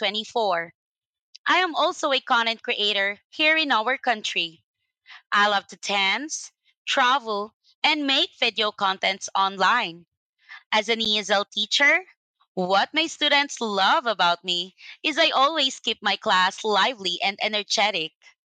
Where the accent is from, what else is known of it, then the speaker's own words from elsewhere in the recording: Philippines; I am from the Philippines.